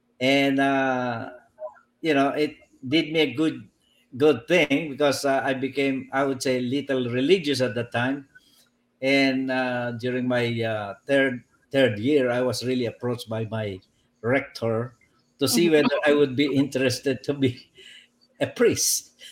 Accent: Pateros, Metro Manila, Philippines; Well, I was born and raised in Pateros, Rizal. It's now Pateros City.

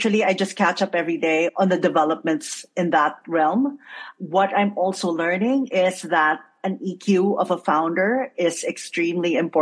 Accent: Philippines; So I grew up in the Philippines. I still live there. I'm a Filipino citizen.

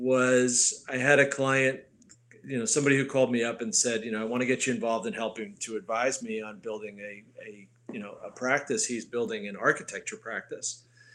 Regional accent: New York, United States; I'm from the New York area.

